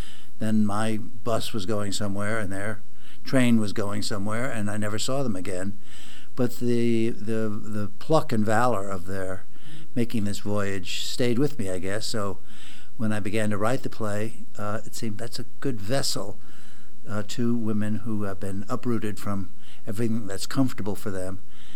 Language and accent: English; United States; it's very exciting for me as an American playwright to come to England